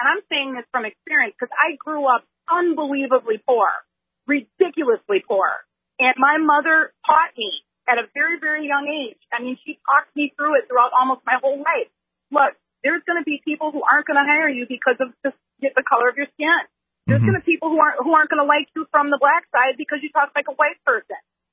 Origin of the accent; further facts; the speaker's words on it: Milwaukee, Wisconsin, United States; moved away; You have to understand that I grew up in Milwaukee, Wisconsin. I don't live there anymore, but that's where I grew up.